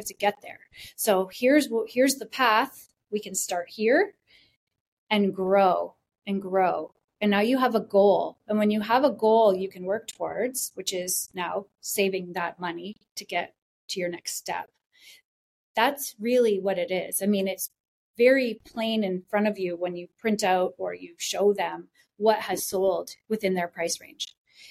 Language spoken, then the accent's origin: English; Riverside, California, United States; I grew up in Riverside, and I just love it there. So I come from a big family.